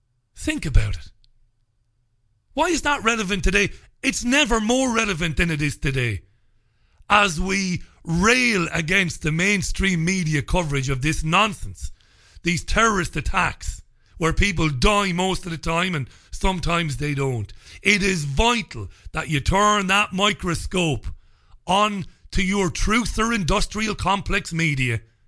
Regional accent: Ireland; I know I'm an Irishman.

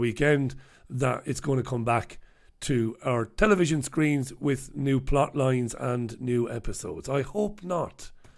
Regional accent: Waterford, Munster, Ireland; back in my hometown of Waterford

